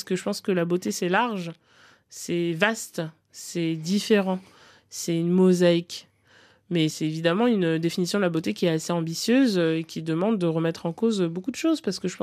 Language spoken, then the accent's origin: French; Cameroon; Ne serait-ce que juste au Cameroun, puisque moi, je suis originaire du Cameroun, il y a quand même 283 langues.